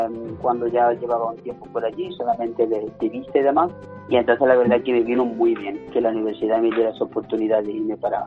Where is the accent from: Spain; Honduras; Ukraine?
Spain; Jaén, Andalusia; yo soy de Jaén, y entonces estudiando también en la Escuela Politécnica Superior de Jaén, había vivido siempre con mis padres